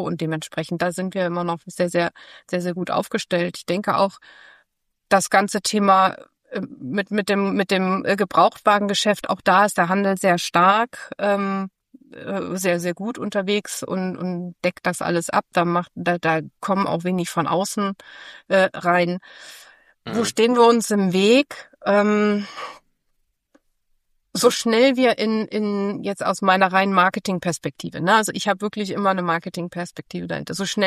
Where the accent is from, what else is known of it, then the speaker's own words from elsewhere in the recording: Hamburg, Germany; ich bin ja Hamburgerin